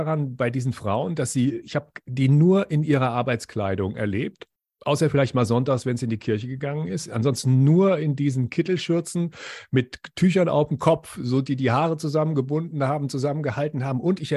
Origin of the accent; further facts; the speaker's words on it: Frankfurt, Hesse, Germany; wir beide, mein Bruder und ich, wir kommen ja aus Höchst